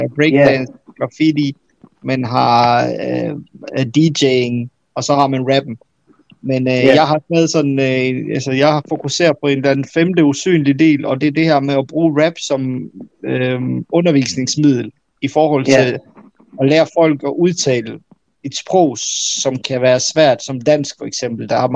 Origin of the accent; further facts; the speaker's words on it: Bosnia & Herzegovina; Danish is a second language; now in Denmark; Bosnien, hvor jeg kommer fra, i Bosnien